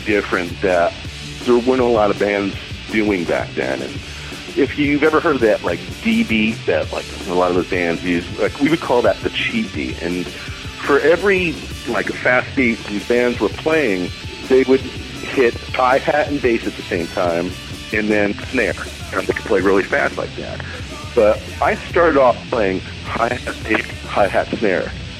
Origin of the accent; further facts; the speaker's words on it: Clifton, New Jersey, United States; also born or lived in Passaic; I was born in Passaic, New Jersey, and raised in the neighboring town of Clifton, which is about 15 minutes outside of New York City. Sprawling suburban white trash slums.